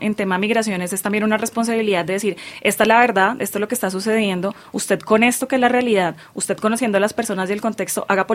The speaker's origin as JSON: {"language": "Spanish", "town": "Bucaramanga", "region": "Santander", "country": "Colombia", "said": "Yo soy de Bucaramanga, desde chiquita veía migrantes rusos."}